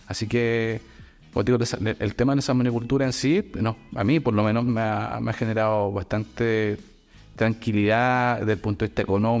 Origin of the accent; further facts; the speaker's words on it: Castro, Los Lagos, Chile; born there; Castro. Chiloé.